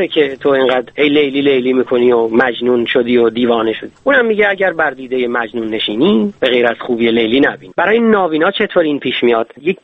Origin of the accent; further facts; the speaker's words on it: Iran; now in Germany; ما هم دیگه رو خیلی وقت بود میشناختیم از ایران و من اومدم به آلمان و او در ایران موند.